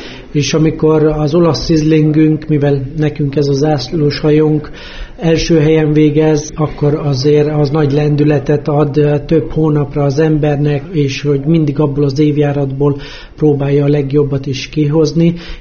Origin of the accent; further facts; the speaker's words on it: Paks, Tolna, Hungary; now in Csopak, Hungary; és Pakson nőttem fel, itt jártam iskolába, aztán később elkerültem Paksról, külföldön éltem egy jó néhány évet, és most a Balaton mellett Csopakon élek. A szüleim költöztek oda, én később költöztem